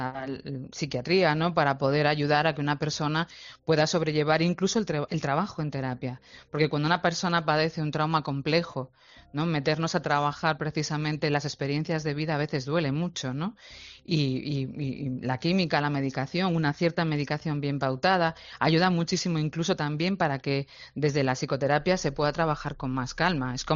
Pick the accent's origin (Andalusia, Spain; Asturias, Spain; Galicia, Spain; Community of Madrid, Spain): Galicia, Spain; Aunque somos gallegos los dos